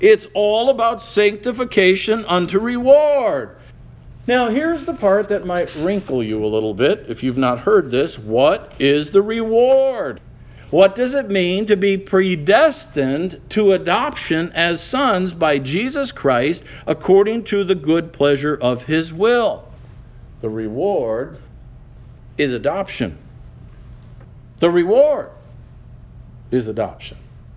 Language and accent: English; Chicago, Illinois, United States; I grew up in Chicago, and growing up in the city, not in the suburbs, we were limited on space